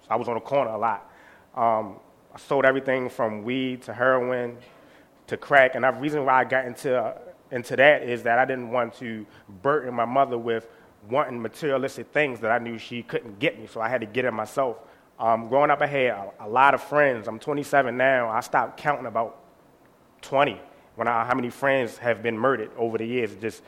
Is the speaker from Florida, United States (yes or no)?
no; Baltimore, Maryland, United States; born and raised in West Baltimore. Lived there all my life, never lived anywhere else.